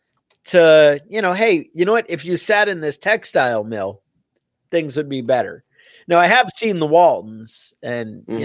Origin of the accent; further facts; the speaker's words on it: Woodstock, New York, United States; growing up near Woodstock and everybody was like